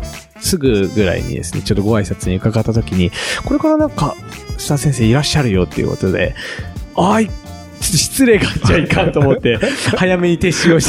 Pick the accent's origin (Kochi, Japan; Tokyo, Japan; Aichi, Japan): Aichi, Japan; 僕あの出身が愛知、愛知は岐阜なので、はい、あの宿徳大学でしたので、